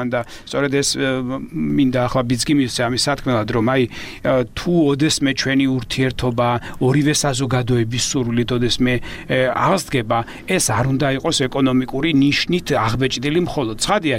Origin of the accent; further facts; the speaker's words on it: Samegrelo-Zemo Svaneti, Georgia; მეზობელი კუთხიდან ვარ, სამეგრელოდან ვარ წარმოშობილი